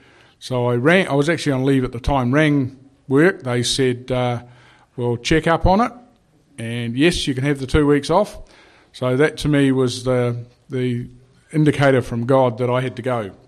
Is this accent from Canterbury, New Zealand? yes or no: no; Waiuku, Auckland, New Zealand; I'm from Waiuku, which is not that far from Papakura